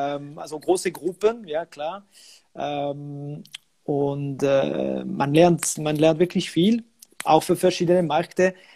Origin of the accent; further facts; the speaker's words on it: Switzerland; Also ich bin vielleicht ein Stereotyp, weil als Schweizer für Uhren zu arbeiten ist wirklich.